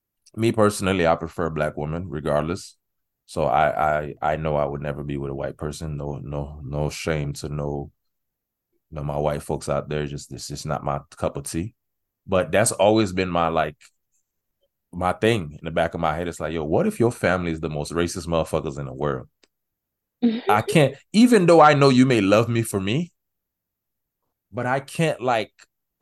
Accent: Miami, Florida, United States; I tell people all the time, I was raised in Miami, man.

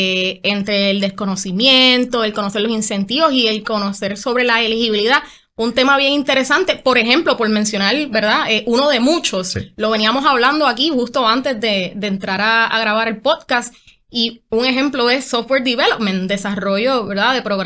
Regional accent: Puerto Rico; Yo soy puertorriqueño, nosotros somos capital de aquí de Puerto Rico

